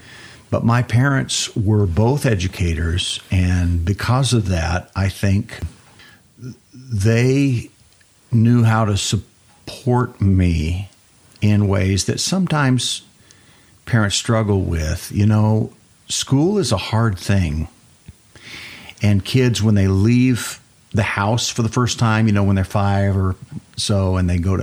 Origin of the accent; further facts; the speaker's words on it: York, Nebraska, United States; now in Lubbock, United States; I grew up mostly in Nebraska, a small town, York, on